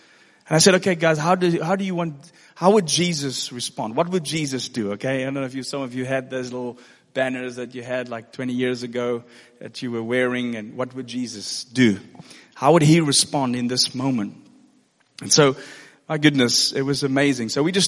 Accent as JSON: {"language": "English", "country": "South Africa", "said": "Now, I'm from South Africa."}